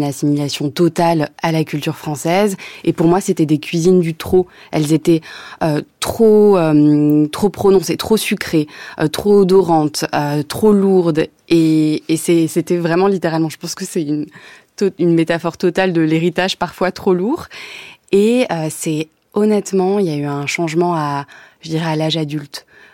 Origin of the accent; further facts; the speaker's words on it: Paris, Île-de-France, France; born there; je suis née à Paris de deux parents qui sont algériens, ma mère d'Alger, mon père de Kabylie.